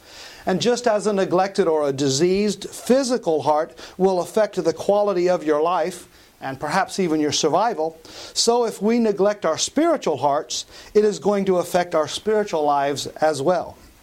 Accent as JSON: {"language": "English", "town": "Bellflower", "region": "California", "country": "United States", "said": "and I am from Bellflower, California."}